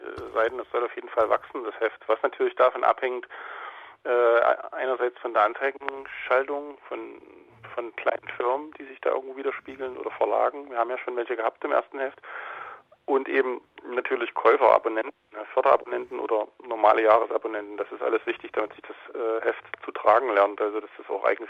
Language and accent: German; Gera, Thuringia, Germany; hier auch in Gera, in meiner Heimatstadt